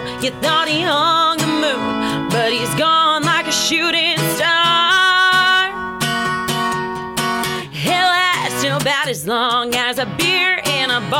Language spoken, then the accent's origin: English; Sacramento, California, United States; And it's really funny because I'm from Sacramento, and we call Sacramento Sac.